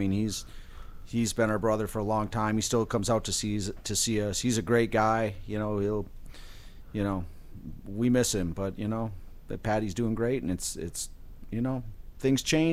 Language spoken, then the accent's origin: English; Michigan, United States; This is about a cat that I had when I was a kid, and I grew up in the Upper Peninsula